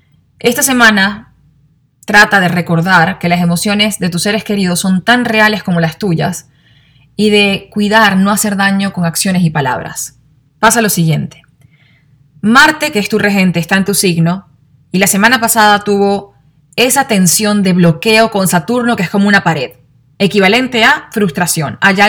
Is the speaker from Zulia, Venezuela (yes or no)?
yes; Maracaibo, Zulia, Venezuela; yo soy de Maracaibo, Venezuela, en mi ciudad hablamos golpeado, subimos la voz, pero no es que somos malos ni que estamos peleando